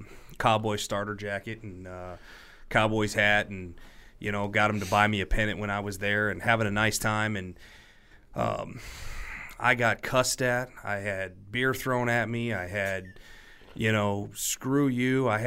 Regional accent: St. Louis, Missouri, United States; So I grew up in St. Louis, been living here my entire life.

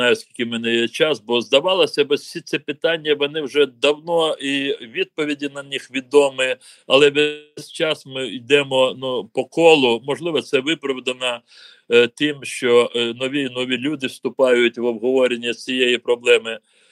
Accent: Crimea, Ukraine; Ми, як кримські татари, як громадянини України, на це покладаємо дуже великі свої надії

